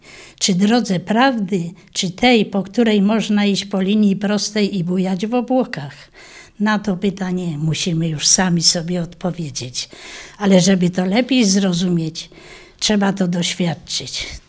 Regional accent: Głogoczów, Lesser Poland, Poland; urodziłam się w Głogoczowie 8 lutego 1944 roku. Dolne Górne Szwaby to dzielnica moja, gdzie mój dom rodzinny, gdzie moja ostoja. Tu zostałam żoną, mamą, potem babcią.

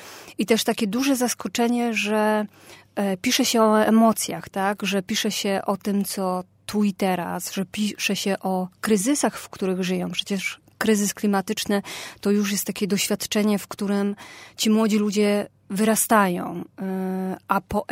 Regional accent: Lesser Poland, Poland; wychowując się w Beskidzie Sądeckim, w małej miejscowości, w sąsiedztwie ubojni, w bardzo takim charakterystycznym, powiedzmy, charakterystycznej, zamkniętej społeczności

